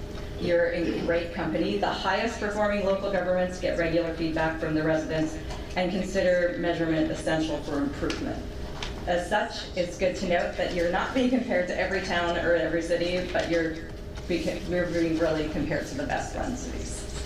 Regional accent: Colorado, United States; also born or lived in Canada; I am from Colorado. By way of Canada.

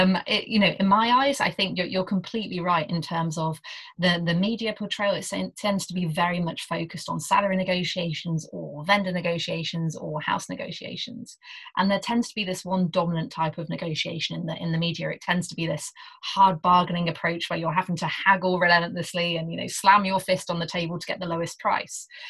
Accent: England, United Kingdom; So as you may detect from my accent, I was born and raised in England.

